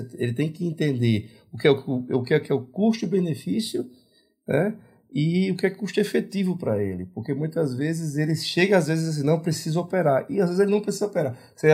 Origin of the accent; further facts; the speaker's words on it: Alagoas, Brazil; now in Minas Gerais, Brazil; Então, eu sou de Alagoas, então muitas vezes eu tenho, e cada local, aqui a gente está em Minas